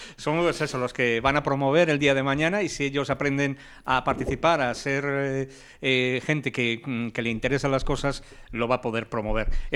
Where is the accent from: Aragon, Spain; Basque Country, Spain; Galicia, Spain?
Basque Country, Spain; Bilbao; Oiga, pero es que yo soy de Bilbao.